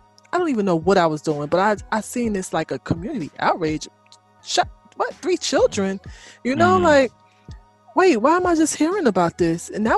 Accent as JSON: {"language": "English", "country": "United States", "said": "I was really into football because I'm American. Even though they don't believe I am because of the color of my skin, but I am"}